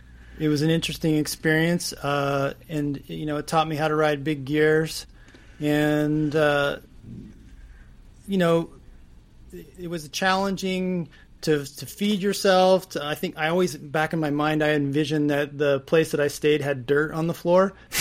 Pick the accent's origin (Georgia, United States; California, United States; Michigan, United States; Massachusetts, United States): California, United States; And they'd introduce me as the Californian